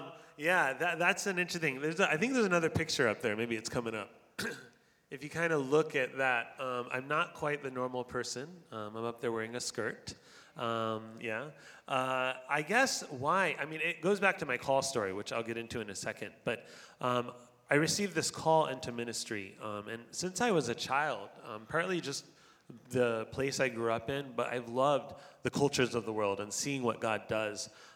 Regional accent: Orlando, Florida, United States; And I'm actually from Central Florida. I grew up around Orlando, had family over here on the West Coast and East Coast.

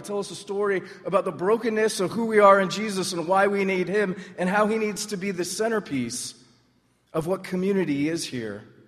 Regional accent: California, United States; I'm from California. Don't hold that against me, please.

